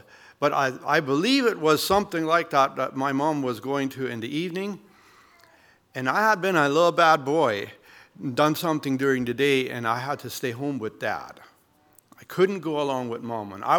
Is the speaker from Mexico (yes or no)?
yes; Mexico; So I grew up in Mexico with my parents, and my dad has been a farmer, and at heart he still is a farmer.